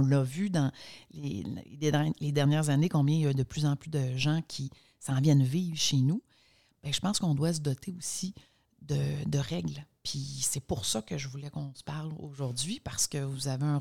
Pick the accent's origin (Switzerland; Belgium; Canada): Canada; Mont-Laurier, Quebec; je suis native du nord de la MRC d'Antoine-la-Belle. Donc, je suis native de Mont-Laurier. Et depuis 2001, j'ai fait l'acquisition d'une résidence sur un bord de l'eau dans la municipalité de Lac-des-Écorces.